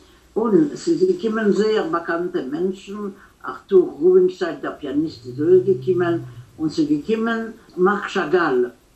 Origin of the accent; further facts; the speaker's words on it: Malaryta, Brest Region, Belarus; German is a second language; also born or lived in Gdańsk, Poland; Geboren bin ich da in Danzig. Aber gelebt habe ich in Malorita. Das ist eine Stadt, nicht weit von Brisk. Brest-Litovsk, Brisk. Meine Eltern sind in Brisk. Es ist von Itzelus, Belarus. Das ist Weißrussland, ja.